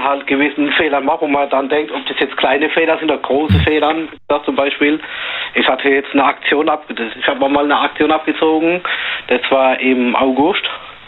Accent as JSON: {"language": "German", "town": "Mannheim", "region": "Baden-Württemberg", "country": "Germany", "said": "Ich bin aus Mannheim"}